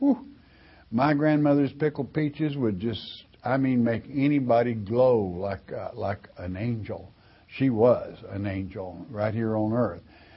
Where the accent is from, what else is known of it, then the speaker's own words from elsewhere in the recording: Oklahoma, United States; When I was a child, I grew up in what they call Tornado Alley, born and raised in Oklahoma.